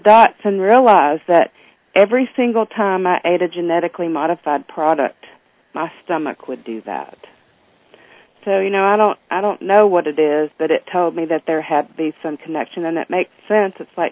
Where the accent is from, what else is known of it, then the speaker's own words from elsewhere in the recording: the South, United States; because I'm from the South, so I like to eat cornbread and things like